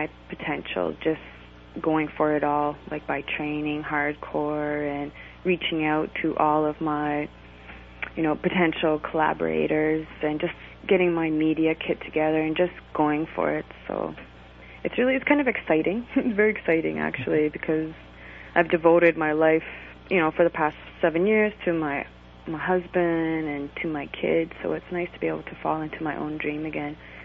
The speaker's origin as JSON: {"language": "English", "town": "Bear Island", "region": "Ontario", "country": "Canada", "lives_now": "Cape Croker, Canada", "said": "I'm from Lake Temagami, Bear Island. I'm Temagami Anishinaabe, but I've been living in Cape Croker for the past 5 years now."}